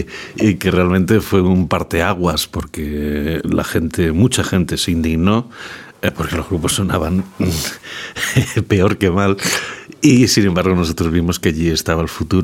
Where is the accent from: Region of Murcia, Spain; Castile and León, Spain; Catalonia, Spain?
Castile and León, Spain; Burgos; now in Madrid, Spain; Y yo vengo de Burgos, que aquello era muchísimo más.